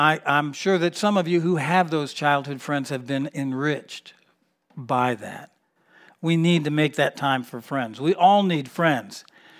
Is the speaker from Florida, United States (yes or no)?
yes; Miami, Florida, United States; I talked about, you know, growing up in Miami. When I was a young boy, my family moved around so much, I never was ever able to really ever develop friends, close friends.